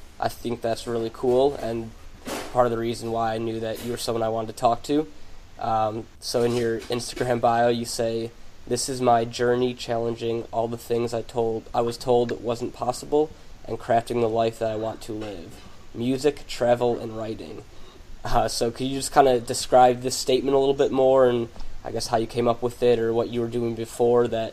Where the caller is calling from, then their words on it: Nagasaki, Japan; I'm in Nagasaki, Japan.